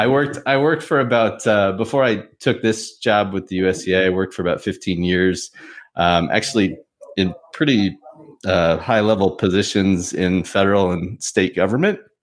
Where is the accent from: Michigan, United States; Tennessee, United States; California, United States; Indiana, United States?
California, United States; I grew up eventing on the West Coast, though, in California.